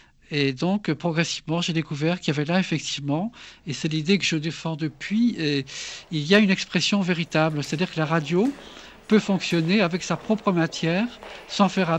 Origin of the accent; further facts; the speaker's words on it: Île-Grande, Brittany, France; Je suis breton de l'île Grande, dans les Côtes d'Armor.